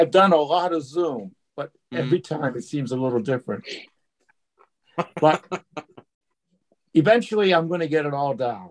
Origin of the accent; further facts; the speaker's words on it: Highland Park, Pennsylvania, United States; Well, I grew up in Highland Park, my East Liberty, East End.